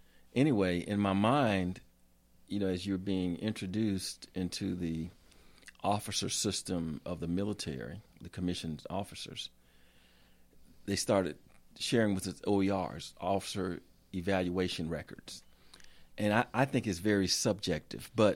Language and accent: English; Alabama, United States; also born or lived in Michigan; You know, saying that, I'm from Alabama.